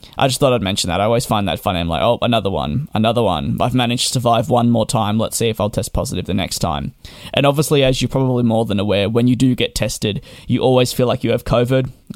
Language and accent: English; Australia; I'm the kind of person that always gets confused as an Australian, if I want to go anywhere in the world, I have to take many flights.